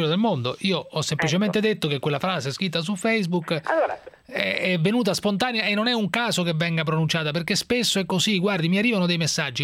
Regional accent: Rome, Lazio, Italy; io sono romano, Fiorella, io sono romano

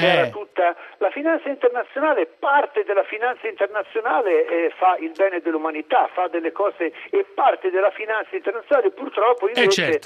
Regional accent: Pisa, Tuscany, Italy; più o meno ne sentivo parlare da Pisa, io sono toscano

